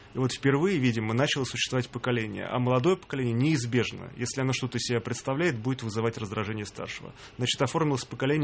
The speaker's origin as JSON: {"language": "Russian", "country": "Russia", "tie": "born there", "said": "я родился в России, я воспитан на русской классике, на российском советском кино."}